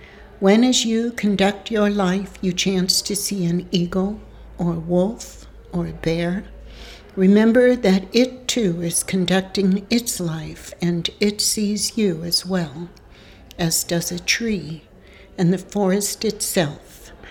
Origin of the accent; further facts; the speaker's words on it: Juneau, Alaska, United States; I'm from Juneau.